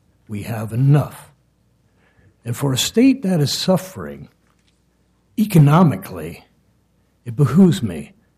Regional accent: New Jersey, United States; now in Portland, United States; I grew up in New Jersey, but I'm very proud of Portland.

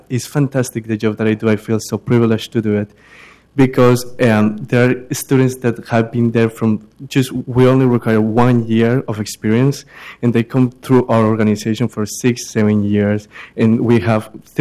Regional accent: Medellin, Antioquia, Colombia; I'm from Medellin, Colombia.

